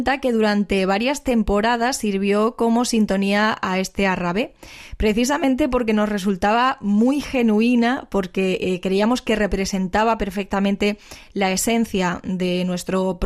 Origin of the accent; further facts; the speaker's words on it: Extremadura, Spain; de las cuales presumimos cuando salimos de Extremadura, ¿no? Si nos preguntan, ¿no?, cuál es lo más representativo, qué música, qué sonido de alguna forma retrata nuestro territorio